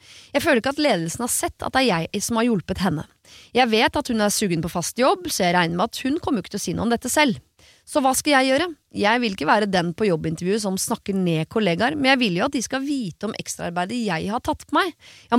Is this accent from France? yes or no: yes; France; jeg husker det, jeg som franskmann